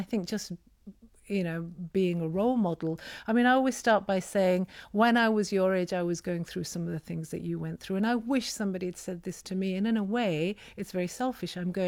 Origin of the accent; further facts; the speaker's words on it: Pakistan; first language Urdu; English is a second language; Partly it's in Urdu. I'm an Urdu speaker. I'm from Pakistan.